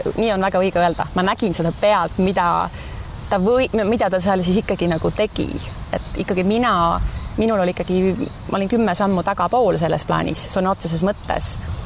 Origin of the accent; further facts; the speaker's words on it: Saare County, Estonia; kui nüüd mõelda nagu täiesti Saarema peale ja selle peale, kus ma siis, mis keskkonnas või kus ma olen üles kasvanud, et siin Saaremalt eemal olles